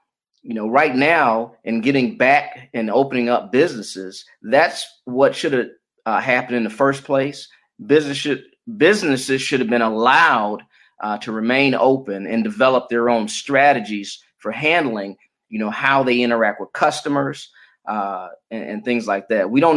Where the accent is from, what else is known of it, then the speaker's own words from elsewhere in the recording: Detroit, Michigan, United States; born there; also born or lived in Florida; And I was born in Detroit. I finished high school in Florida, got my college degree from Morehouse College